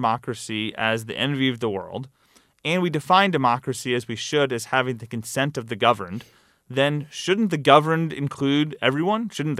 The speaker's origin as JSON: {"language": "English", "region": "Kentucky", "country": "United States", "said": "responding to Senator McConnell, my home state senator"}